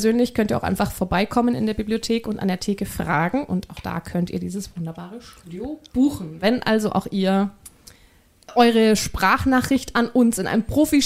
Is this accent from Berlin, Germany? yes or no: no; Bavaria, Germany; Und dann gibt es eben ein zusätzliches Schmankerl, sagt man bei uns in Bayern.